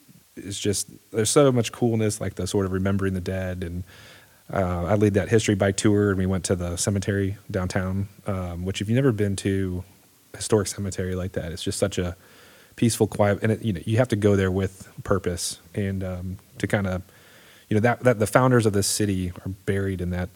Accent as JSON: {"language": "English", "town": "St. Louis", "region": "Missouri", "country": "United States", "tie": "born or raised there", "said": "So I grew up in St. Louis, and this is a fun fact."}